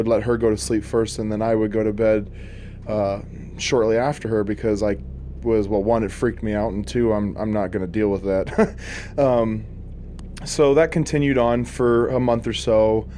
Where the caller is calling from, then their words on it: Bullhead City, Arizona, United States; I'm from Bullhead City, Arizona.